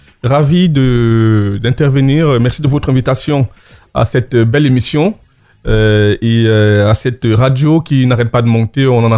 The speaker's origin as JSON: {"language": "French", "country": "Cameroon", "moved": "yes", "lives_now": "France", "said": "moi, je suis français d'origine camerounaise. Arrivé en France, je considérais que j'ai réussi mon intégration."}